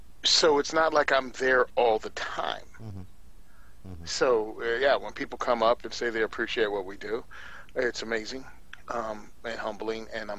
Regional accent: Virginia, United States; I was born and raised in the South. I'm from Southwest Virginia. Grew up there whole life, farming community, tobacco farm.

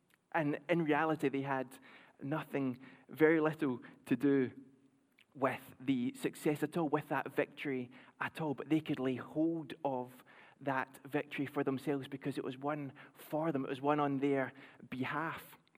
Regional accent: Paisley, Scotland, United Kingdom; I grew up in Paisley, a town just next to Glasgow

